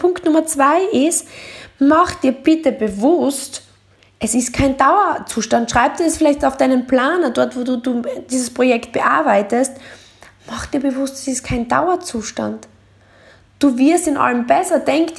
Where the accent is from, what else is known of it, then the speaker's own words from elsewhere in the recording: Deutschlandsberg, Styria, Austria; ich bin aufgewachsen in Deutschlandsberg, da geht es auf die Weinebene hoch und das ist so eine Steigung.